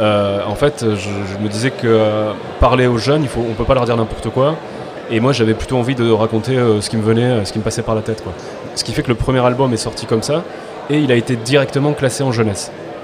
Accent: Toulouse, Occitanie, France; En fait, moi, je viens de Toulouse, donc j'ai grandi à Toulouse.

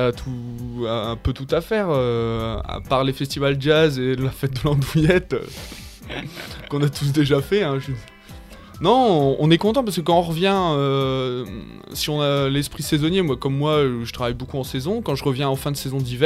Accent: Dainville, Hauts-de-France, France; Donc je viens du Nord-Pas-de-Calais, de Dainville, à côté d'Arras, et j'ai pas mal bougé et je reviens aux sources

